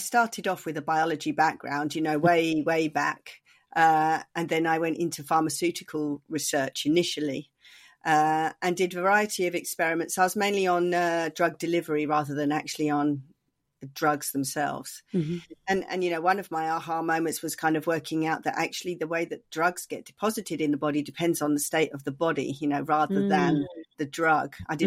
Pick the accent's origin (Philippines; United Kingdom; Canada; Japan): United Kingdom; England; now in California, United States; I moved to California from England and got involved in the biohacking thing.